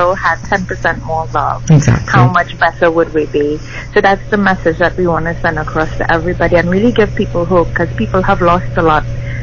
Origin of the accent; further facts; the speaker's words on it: Trinidad & Tobago; So I am Trinidadian.